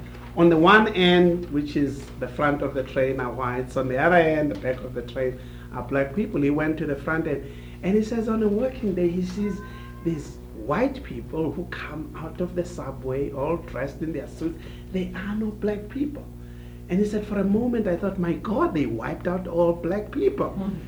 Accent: KwaZulu-Natal, South Africa; born there; I was born in Northern Zululand, and my father was a migrant worker

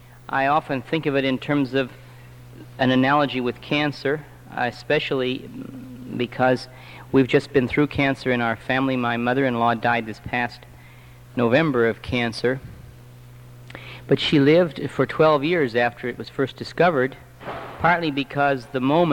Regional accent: Sioux Falls, South Dakota, United States; I'm from Sioux Falls, South Dakota.

